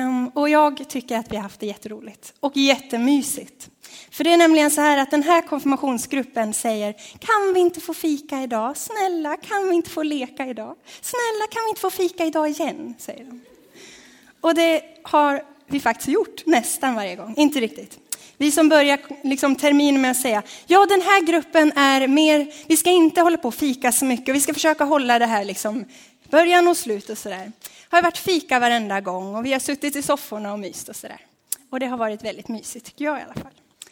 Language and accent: Swedish; Dalarna County, Sweden; Jag är en trogen dalkulla och har flyttat ner hit för inte så länge sedan. Utan i augusti så flyttade vi ner hit, jag och min man Jibril.